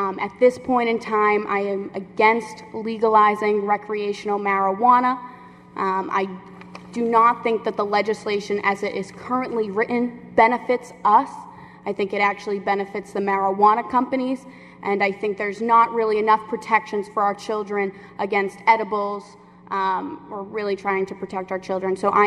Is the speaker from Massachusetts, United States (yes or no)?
yes; Saugus, Massachusetts, United States; he often used to refer to me as … he was so proud of the fact that I was so proud of my hometown community.